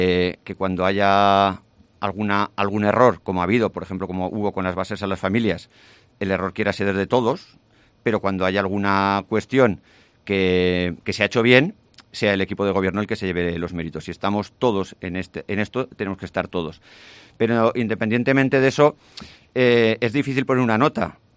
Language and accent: Spanish; Jaca, Aragon, Spain; todos nos conocemos, somos de Jaca